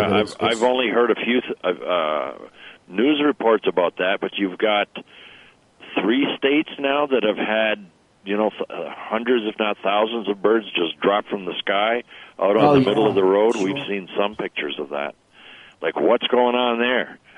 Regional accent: Canada; I'm a Canadian

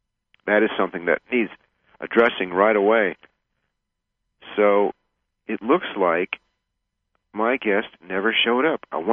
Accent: United States; I'm an American who actually knows that the rest of the world knows more about America than America knows about the world.

